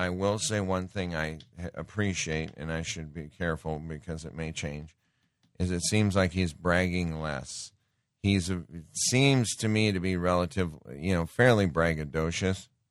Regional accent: Great Falls, Montana, United States; Because Donald Trump spoke in my hometown of Great Falls, Montana.

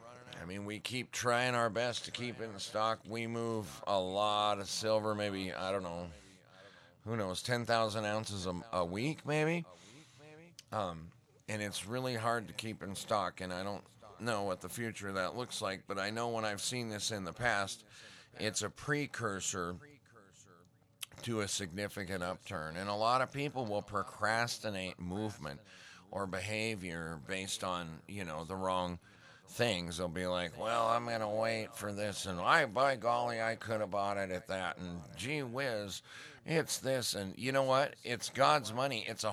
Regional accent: Montana, United States; I grew up in Montana, and there's always a job every spring, picking rock.

